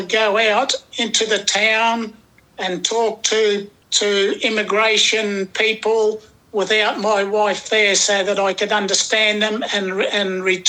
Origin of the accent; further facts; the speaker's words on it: Australia; Thai is a second language; now in Thailand; ยินดีที่ได้รู้จักครับผมมาจากประเทศออสเตรเลียตอนนี้ผมอยู่มูแวงเพชรบูรณ์